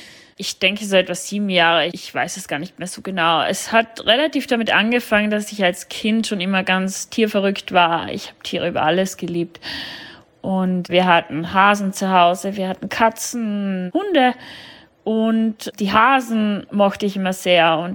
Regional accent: Vorarlberg, Austria; now in Germany; ich bin 39 Jahre alt und bin aufgewachsen in Österreich, was man wahrscheinlich noch ein bisschen hört, in der Nähe vom Bodensee.

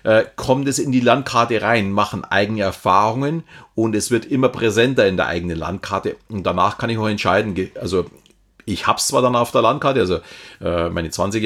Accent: Munich, Bavaria, Germany; Also ich kenne mich zum Beispiel hier jetzt als Münchner in Bayern recht gut aus

